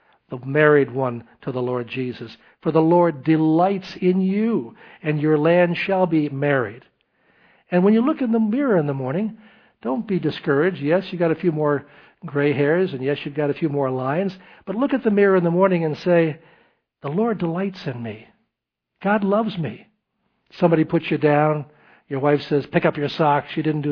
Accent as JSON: {"language": "English", "region": "Tennessee", "country": "United States", "tie": "born there", "said": "Of course, I was born in Tennessee"}